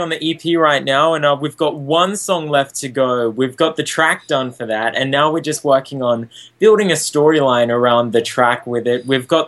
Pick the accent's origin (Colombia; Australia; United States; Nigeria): Australia; Queensland; Yeah, that'd be really cool to perform in, especially seeing as it's so close to my hometown.